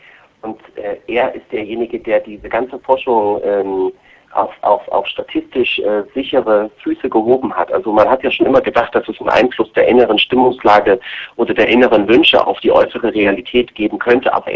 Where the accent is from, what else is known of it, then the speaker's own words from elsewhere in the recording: East Germany, Germany; Die Sozialisten, die Kommunisten, zu DDR-Zeiten, wo ich groß geworden bin